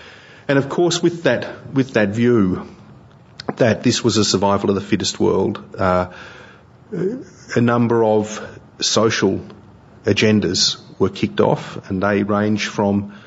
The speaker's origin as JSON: {"language": "English", "country": "Australia", "said": "And I do wash even though I'm an Aussie"}